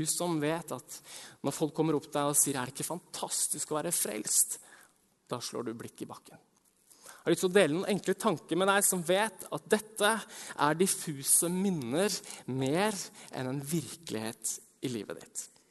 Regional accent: Hamar, Innlandet, Norway; for jeg kommer fra Hamar.

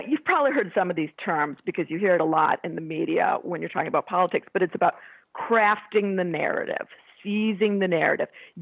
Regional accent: Detroit, Michigan, United States; moved away as an adult; now in Los Angeles, United States; I moved here in 1994. I'm from the suburbs of Detroit, and I do miss Michigan.

